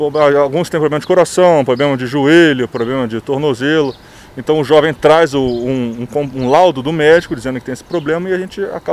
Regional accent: Brazil; Então, vocês são brasileiros, eu sou brasileiro, então a gente trata todo mundo como irmão.

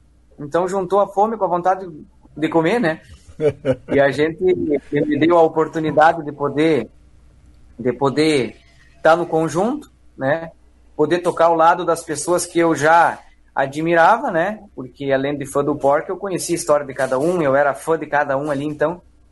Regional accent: Vista Alegre do Prata, Rio Grande do Sul, Brazil; Eu sou natural de Vista Alegre do Prata, não muito longe de Lagoa Vermelha.

